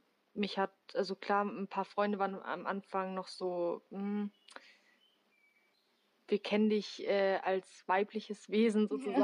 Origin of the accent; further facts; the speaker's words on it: Germany; ich bin 16 Jahre alt, ich komme aus Deutschland.